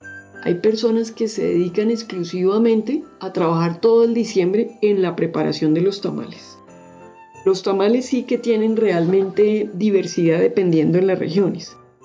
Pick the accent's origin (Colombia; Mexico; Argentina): Colombia; Bogotá; En Bogotá, pues como yo soy de Bogotá, digamos que lo que más recuerdo yo es el ajiaco santafereño.